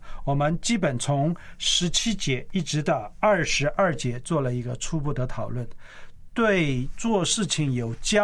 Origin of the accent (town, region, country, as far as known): China